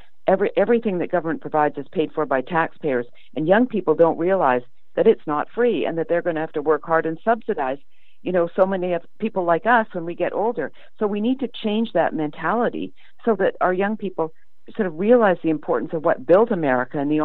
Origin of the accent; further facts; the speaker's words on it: Canada; I'm a Canadian. I grew up under a single payer.